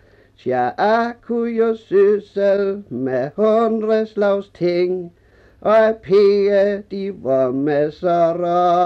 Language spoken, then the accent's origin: Danish; Tønder, Region of Southern Denmark, Denmark; born there; I Tønder Landssavn.